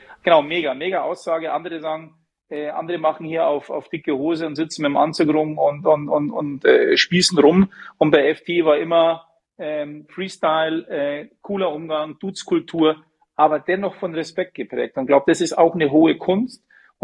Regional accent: Munich, Bavaria, Germany; als Münchner

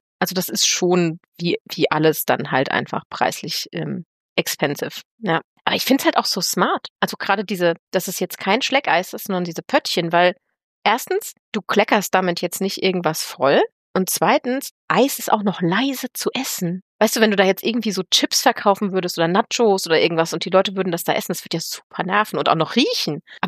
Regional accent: Germany; ich bin aus Deutschland

